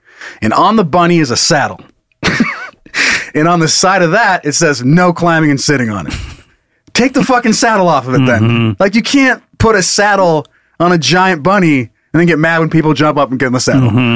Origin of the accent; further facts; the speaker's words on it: Midwest, United States; I'm from the Midwest, and we take float trips and camping trips very seriously.